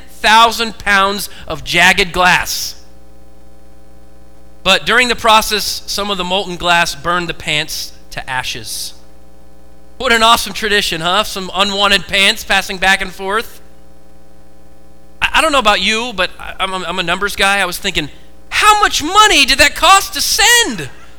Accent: Oregon, United States; Growing up in Oregon, we had live trees. Why? Because we have trees everywhere.

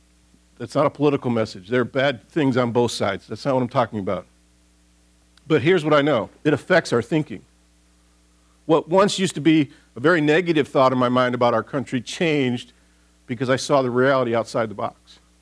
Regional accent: Detroit, Michigan, United States; I grew up in Detroit, Michigan, in a highly blue-collar industrial area outside of Detroit.

